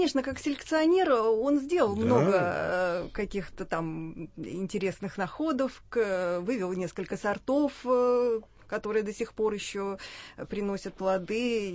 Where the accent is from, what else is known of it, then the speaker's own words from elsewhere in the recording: Buryatia, Russia; я, например, родом из Бурятии. Я там выросла